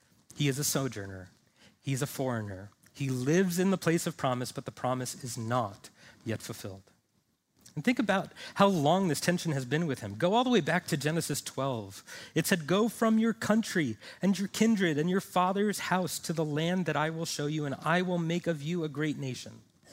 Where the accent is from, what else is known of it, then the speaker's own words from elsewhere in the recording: New York, United States; accent: New York; You know, there's my New York accent if you ever wanted to hear it.